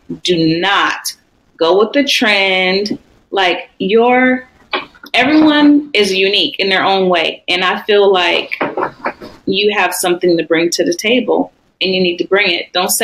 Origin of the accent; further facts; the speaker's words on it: San Diego, California, United States; So I'm very excited about that, being that's my hometown. That's where I'm from.